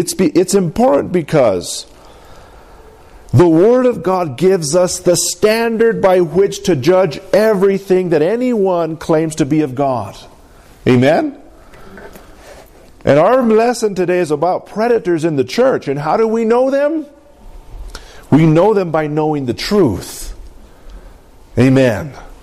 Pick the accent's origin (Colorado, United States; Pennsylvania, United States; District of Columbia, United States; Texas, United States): Colorado, United States; I mean, we're from the San Luis Valley. We know green chili, red chili, right?